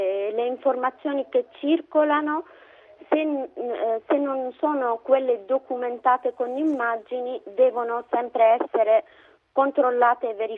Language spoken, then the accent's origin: Italian; Tunisia; now in Italy; tornare in Tunisia per condividere questo momento storico. Per me, io avrei anche voglia di essere lì nel mio paese.